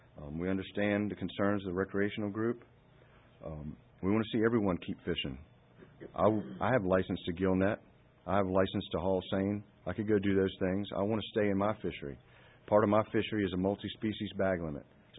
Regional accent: Virginia Beach, Virginia, United States; I understand recreational anglers and tourists, especially to my hometown, Virginia Beach, come to catch fish.

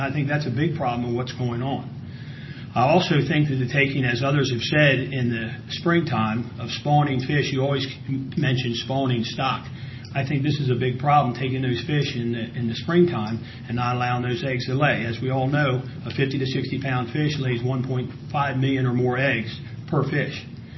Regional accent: United States; I'm from the Eastern Shore.

